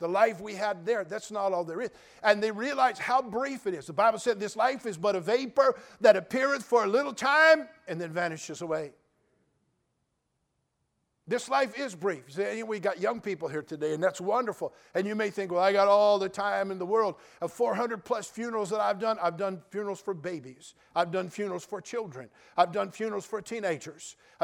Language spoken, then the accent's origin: English; Pittsburgh, California, United States; I went back to my hometown to preach my nephew's funeral, Pittsburgh, California. And I thought, I'll drive around the old neighborhood and see the old places I used to live.